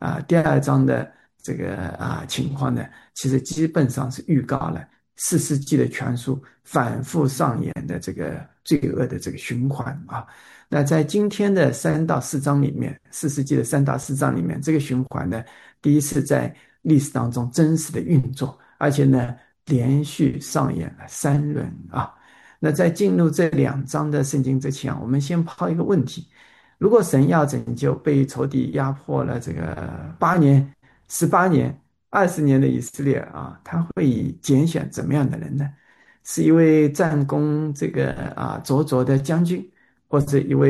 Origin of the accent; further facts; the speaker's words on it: China; 这个我们中国人啊